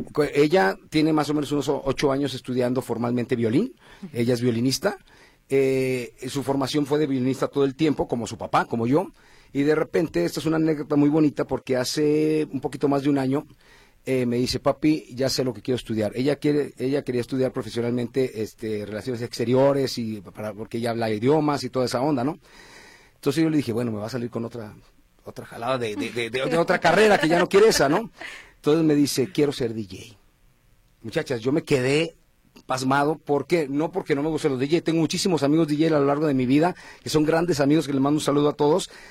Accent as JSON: {"language": "Spanish", "town": "Guadalajara", "region": "Jalisco", "country": "Mexico", "said": "para mí como músico tapatío"}